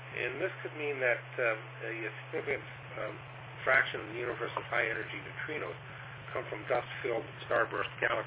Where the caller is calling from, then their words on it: Toronto, Ontario, Canada; Science and TechNet, and I'm transmitting from Toronto, Ontario, Canada.